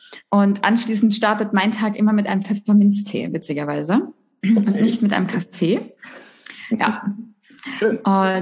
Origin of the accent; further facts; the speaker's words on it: Thuringia, Germany; Ich bin gebürtig aus Thüringen. Das heißt, die Ost-Connection geht hier durch.